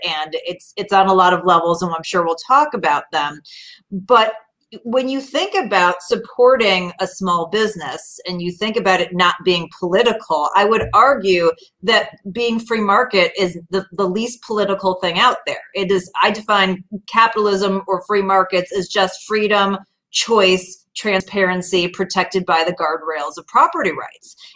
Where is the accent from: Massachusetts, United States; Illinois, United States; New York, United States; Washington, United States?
Illinois, United States; Chicago; I'm from Chicago.